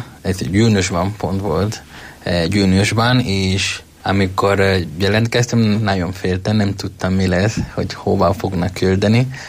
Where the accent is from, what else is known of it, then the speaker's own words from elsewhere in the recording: Venezuela; Hungarian is a second language; moved away as an adult; now in Hungary; Venezuelából jöttem, 31 éves vagyok, 9 éve vagyok itt Magyarországon